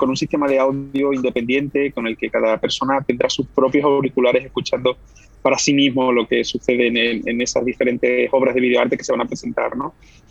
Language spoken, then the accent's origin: Spanish; Spain; moved away as an adult; now in Switzerland; Yo es cierto que soy español, pero ya hace muchos años ya que salí de España, hace casi 10 años que vivo en Suiza, ¿no?